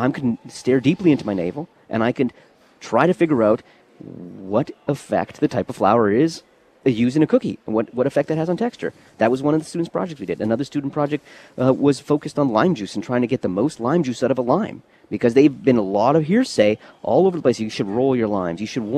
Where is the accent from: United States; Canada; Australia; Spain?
Canada; the Prairies; I grew up in Canada. I grew up on the prairies of Canada.